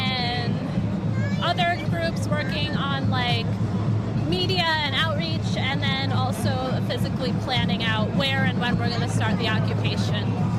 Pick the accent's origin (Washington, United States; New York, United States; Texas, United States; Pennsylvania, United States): New York, United States; Albany; I'm from Albany and came down here today with a bunch of my neighbors.